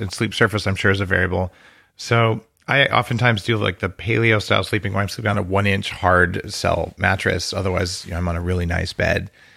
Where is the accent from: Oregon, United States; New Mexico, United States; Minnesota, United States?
New Mexico, United States; I grew up in New Mexico. We're like right south from there, so.